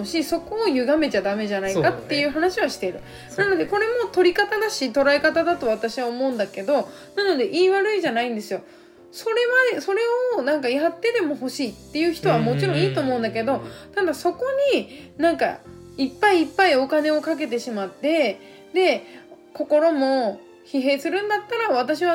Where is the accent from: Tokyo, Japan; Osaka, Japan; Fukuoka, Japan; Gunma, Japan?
Fukuoka, Japan; 私故郷が福岡だから私の地元でねやることにすごいあの賛同してくれて